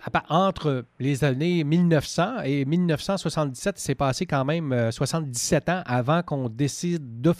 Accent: Canada; Et chez nous, au Canada

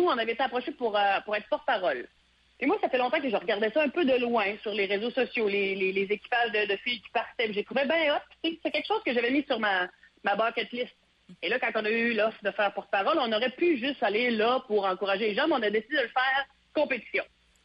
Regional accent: Gaspé, Quebec, Canada; quand je suis partie de Gaspé pour faire de l'humour, ultimement, dans ma tête, c'était un show solo que j'avais envie de faire

